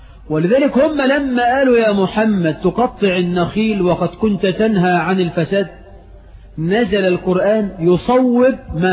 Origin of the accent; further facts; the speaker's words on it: Egypt; حتى احنا كمصريين لما تلاقي واحد بخيل قوي